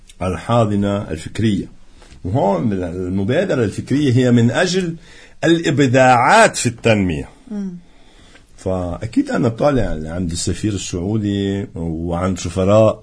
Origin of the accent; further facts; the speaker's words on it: Lebanon; كلبنانيين من أقصى الجنوب إلى أقصى الشمال